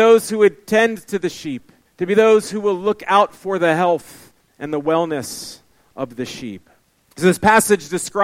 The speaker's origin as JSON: {"language": "English", "region": "Texas", "country": "United States", "tie": "born or raised there", "lives_now": "Minnesota, United States", "said": "Well, I mentioned that I'm from Minnesota, but I haven't always lived in Minnesota. I actually grew up in Texas."}